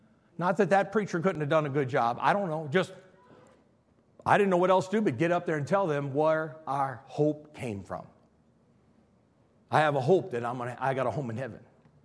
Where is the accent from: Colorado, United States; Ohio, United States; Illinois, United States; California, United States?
Illinois, United States; I know I'm from Illinois. People in Illinois have crazy sayings. You can say that about all the Midwest. We have crazy sayings.